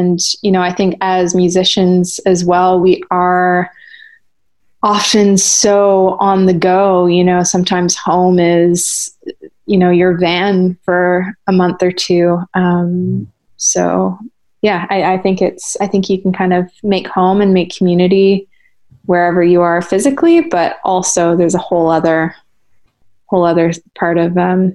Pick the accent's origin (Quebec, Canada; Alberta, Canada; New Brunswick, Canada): New Brunswick, Canada; Fredericton; has always been kind of my second home, even growing up in Canada. But then, you know, Fredericton, New Brunswick is also still very much my home. You know, the whole time that I grew up and was in university, I lived in the house that I grew up in.